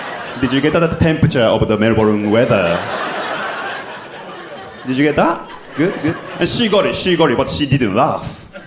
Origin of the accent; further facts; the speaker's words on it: Japan; English is a second language; I'm sorry, I'm from Japan.